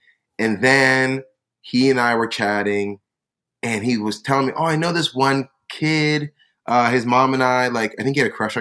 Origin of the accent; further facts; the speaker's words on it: Escondido, California, United States; Grew up, born and raised in Escondido. My parents are immigrants.